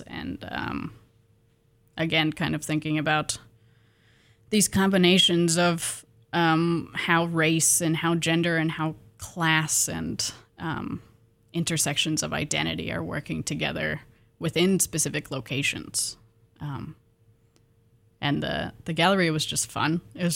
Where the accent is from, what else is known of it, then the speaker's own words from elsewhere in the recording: Pullman, Washington, United States; I'm from Pullman, Washington, originally.